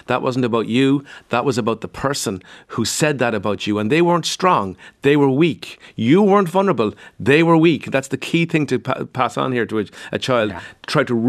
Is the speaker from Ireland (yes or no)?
yes; Cork, Munster, Ireland; And I'm thinking about my own friends growing up in Cork.